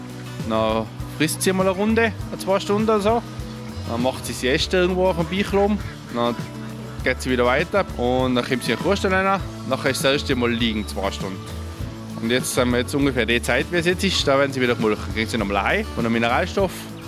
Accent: Tyrol, Austria; Wir sind Tiroler, wir sind alle Tiroler

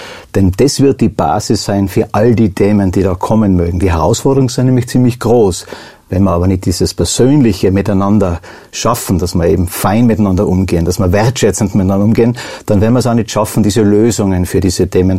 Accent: Innsbruck, Tyrol, Austria; born there; bin gebürtiger Innsbrucker, bin Vater von 3 Kindern, 2 Töchter, einen Sohn.

